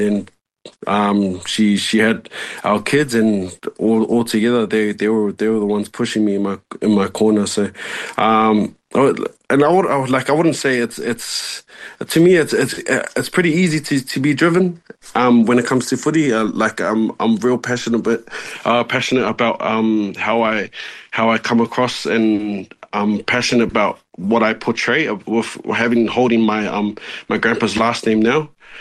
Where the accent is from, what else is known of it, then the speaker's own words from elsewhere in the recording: New Zealand; born there; to be honest, I'm born Kiwi.